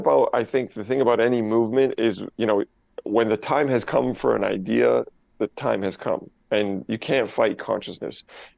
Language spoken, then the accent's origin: English; Canada; I'm from Canada